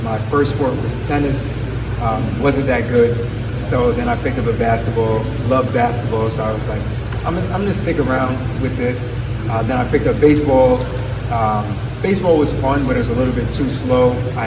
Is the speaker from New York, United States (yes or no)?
yes; New York, United States; It's my first time, even though I'm from New York. I'm right down the way.